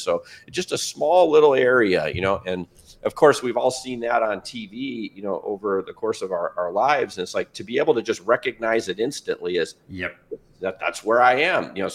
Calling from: Dallas, Texas, United States; I am just outside of Dallas, Texas, in the United States.

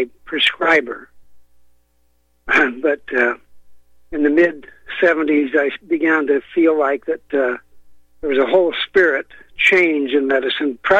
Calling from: Bountiful, Utah, United States; You know, I'm in Bountiful, just up the road.

